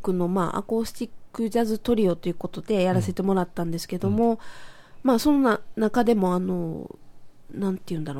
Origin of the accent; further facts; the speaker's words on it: Kobe, Hyogo, Japan; 4日目は私のふるさとであります神戸